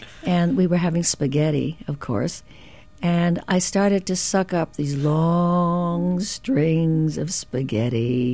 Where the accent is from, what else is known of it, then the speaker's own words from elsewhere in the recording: Juncos, Puerto Rico; also born or lived in Humacao; And it was a little village called Juncos. I was born in Humacao because that's where they had the hospital.